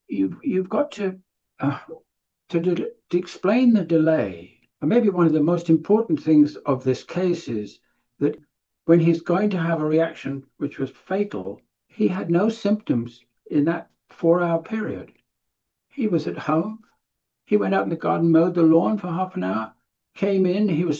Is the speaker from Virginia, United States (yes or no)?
yes; Virginia, United States; I come from Virginia.